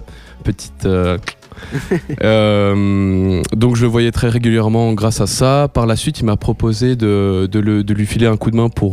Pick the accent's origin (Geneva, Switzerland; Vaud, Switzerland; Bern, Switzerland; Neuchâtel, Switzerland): Geneva, Switzerland; now in Belgium; Alors, je viens de Genève.